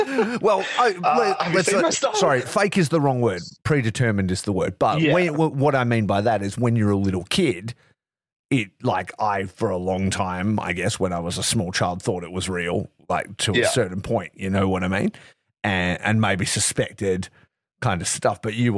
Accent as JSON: {"language": "English", "town": "Geraldton", "region": "Western Australia", "country": "Australia", "tie": "born or raised there", "said": "I grew up in Geraldton, so we're a little bit behind anyway."}